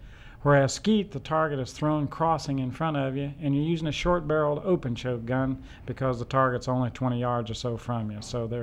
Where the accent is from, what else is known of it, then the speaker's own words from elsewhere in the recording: Midwest, United States; I think being a Midwesterner originally, Ron, I'd always chased pheasants a lot and had a great time in the field.